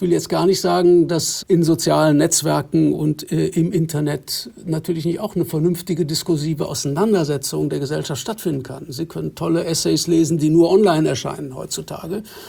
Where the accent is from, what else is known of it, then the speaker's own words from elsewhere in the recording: West Germany, Germany; da verstehe ich jetzt mal als Westdeutscher gar nichts von dem